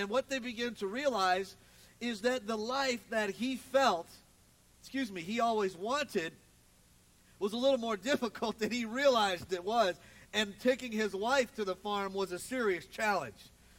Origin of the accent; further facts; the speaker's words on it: Ohio, United States; When I was a child, I grew up in the Midwest in Ohio, and it's warm like 3 months out of the year is all.